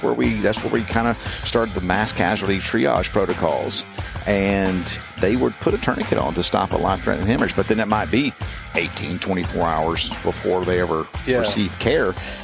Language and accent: English; Hattiesburg, Mississippi, United States; also born or lived in Natchez; I was born and raised in Mississippi, born in Natchez, raised around a little town called Hattiesburg, and around Hattiesburg.